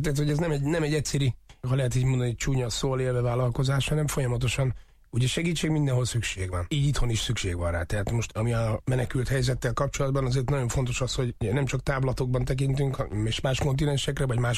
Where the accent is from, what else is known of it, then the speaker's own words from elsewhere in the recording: Ethiopia; Etiópiában onnan én származom